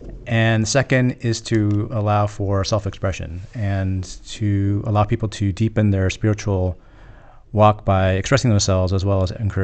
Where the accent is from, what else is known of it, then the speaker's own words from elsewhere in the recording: Florida, United States; One is I grew up in Florida, so we don't really quite have spring in the normal sense.